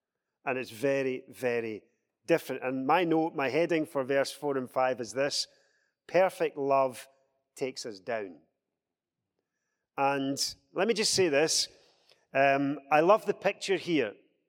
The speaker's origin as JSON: {"language": "English", "region": "Scotland", "country": "United Kingdom", "said": "I'm a Scotsman."}